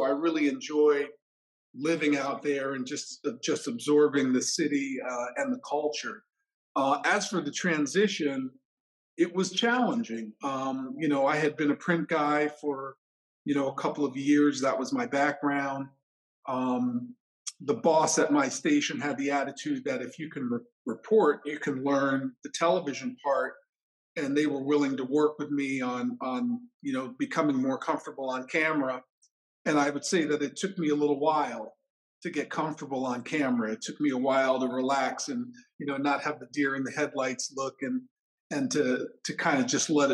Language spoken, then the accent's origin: English; New York City, New York, United States; And then I went from there to New York City, which is my hometown and where I grew up.